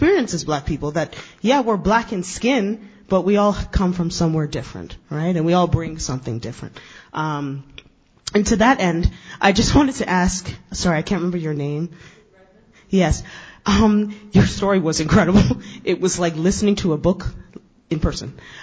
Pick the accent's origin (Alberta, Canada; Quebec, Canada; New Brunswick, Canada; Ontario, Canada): Ontario, Canada; Scarborough; I grew up in Scarborough, and my parents are Jamaican